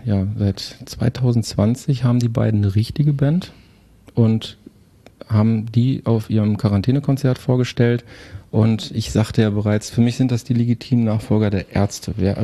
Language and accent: German; North Rhine-Westphalia, Germany; Meiner alten Heimatstadt.